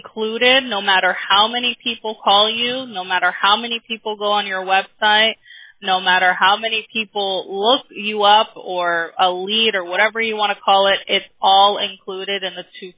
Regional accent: Upland, California, United States; also born or lived in Pomona; So I'm from Upland. I was in Pomona, then in Upland.

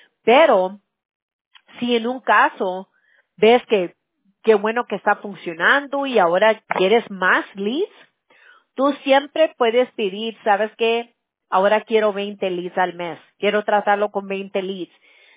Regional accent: United States; accent: pocho Spanish; Spanish is a second language; Como mi español de pocha, ¿no?

